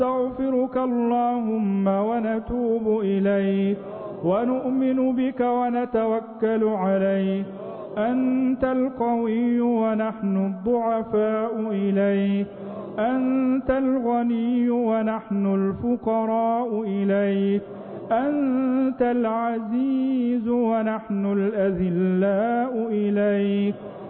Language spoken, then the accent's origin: Arabic; Egypt; اللهم اجعل بلدنا مصر أمنا أمانا، سلما سلاما، سخاء رخاء